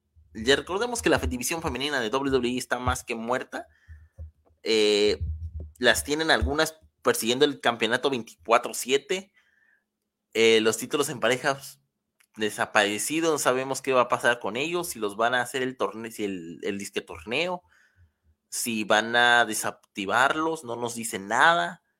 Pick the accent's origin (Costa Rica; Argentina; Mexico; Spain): Mexico; Soy el mexicano original